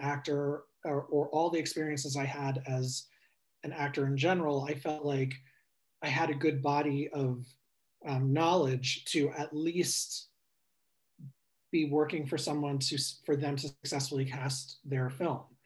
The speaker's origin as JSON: {"language": "English", "region": "London", "country": "United Kingdom", "tie": "born there", "said": "I have a British passport because I was born in London."}